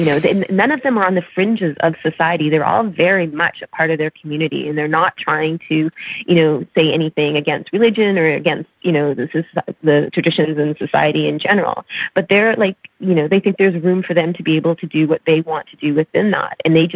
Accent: Grande Prairie, Alberta, Canada; When I think back to where I grew up and in Grand Prairie, Alberta, which is a small town in northern Canada

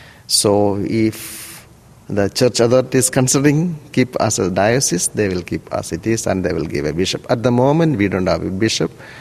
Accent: Kerala, India; moved away as an adult; now in Australia; I came from India, south part of India, that's called Kerala. I came to Australia 2006, and I was appointed as a priest in St. Ignatius Church, Bourke. It's really an old, beautiful town, small town.

